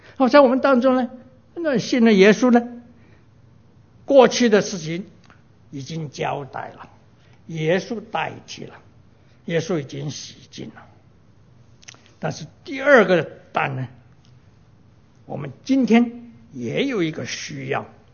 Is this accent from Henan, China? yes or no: no; Guangzhou, Guangdong, China; 特别是我们广州人，就是说广州人说他那个大麻风就好像荔枝皮一样